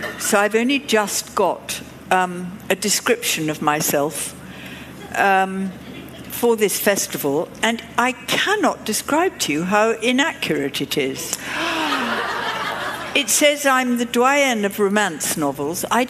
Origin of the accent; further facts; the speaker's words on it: England, United Kingdom; And I said to a group of little boys, I'm from England, and the teacher said they have no idea about that.